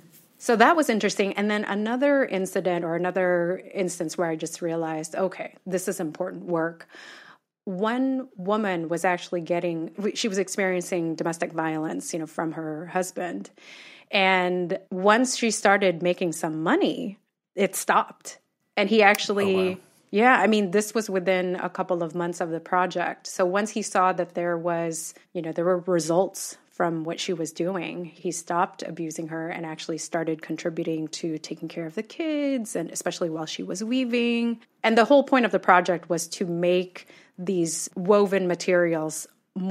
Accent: Philippines; and that was the end of me being in the Philippines. So I think that was really healing for me to be in my home country

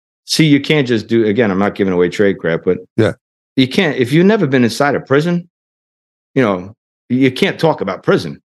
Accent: New York, United States; also born or lived in Atlantic City; I said, well, I'm from New York by way of Atlantic City.

